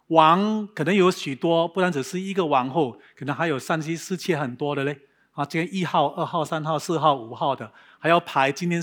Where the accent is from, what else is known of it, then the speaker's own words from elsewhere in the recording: Singapore; 可能我们新加坡人也是一样，怕输